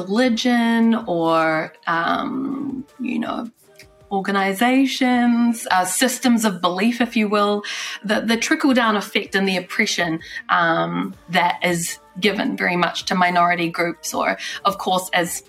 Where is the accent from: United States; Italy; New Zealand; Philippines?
New Zealand; I'm from Aotearoa, from New Zealand. My iwi, my tribe, is Ngāti Tipa, Waikato Tainui.